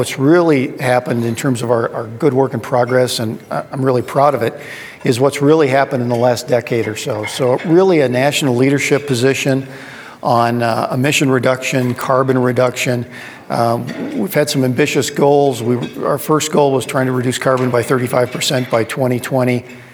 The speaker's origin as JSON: {"language": "English", "region": "Midwest", "country": "United States", "tie": "born or raised there", "said": "So I'm a product of the Midwest. I grew up in the Midwest."}